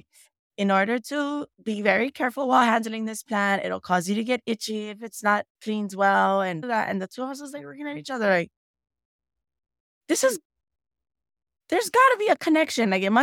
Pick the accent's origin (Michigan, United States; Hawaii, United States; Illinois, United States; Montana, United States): Hawaii, United States; I learned a lot from him as far as activating and being Hawaiian.